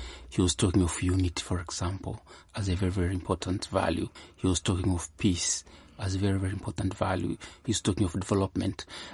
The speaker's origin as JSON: {"language": "English", "country": "Tanzania", "said": "I come from Tanzania"}